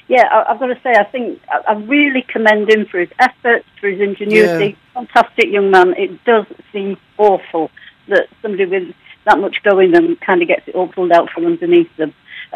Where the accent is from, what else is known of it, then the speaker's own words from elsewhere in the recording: Yorkshire and the Humber, United Kingdom; now in Ireland; Yorkshire.